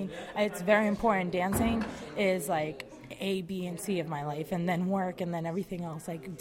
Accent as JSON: {"language": "English", "town": "Dorchester", "region": "Massachusetts", "country": "United States", "said": "Dorchester."}